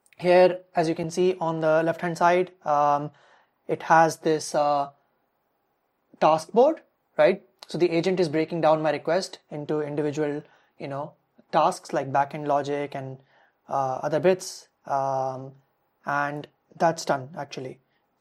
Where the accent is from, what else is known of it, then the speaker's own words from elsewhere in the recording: India; English is a second language; I grew up in India, it's quite prominent there, hand-holding culture, the rat race and all these other things.